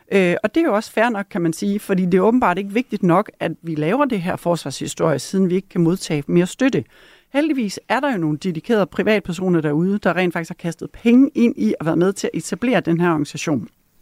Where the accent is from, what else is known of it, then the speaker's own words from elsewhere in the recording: Jutland, Denmark; Jeg er fra Jylland